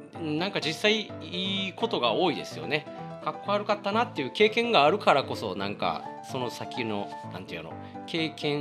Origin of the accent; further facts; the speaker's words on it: Kobe, Hyogo, Japan; なんですけどね、はい、一応神戸育ちです。